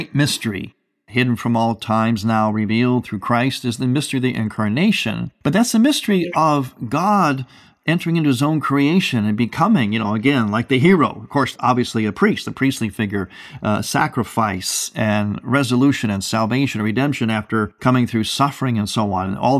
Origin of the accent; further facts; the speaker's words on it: Cleveland, Ohio, United States; Superman was created, I'm proud to say, because I'm from Cleveland originally